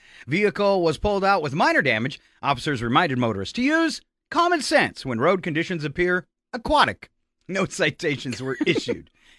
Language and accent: English; North Dakota, United States; because, you know, we grew up in North Dakota, small town for those who don't know.